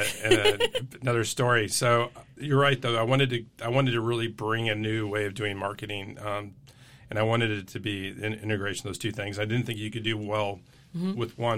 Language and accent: English; Michigan, United States; also born or lived in Kalamazoo; I grew up in Michigan.